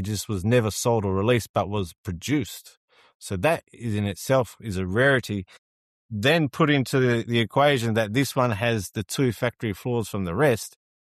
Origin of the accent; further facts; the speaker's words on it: Australia; accent: Australian; Talking obviously a little bit slower because of my Australian accent and this